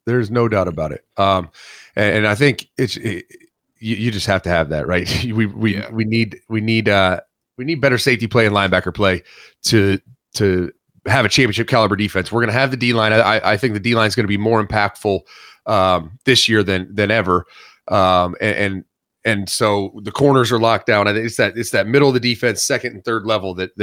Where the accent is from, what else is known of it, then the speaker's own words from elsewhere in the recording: Ohio, United States; I'm from Ohio, that people in Ohio and Midwesterners are actually the only people that don't have accents.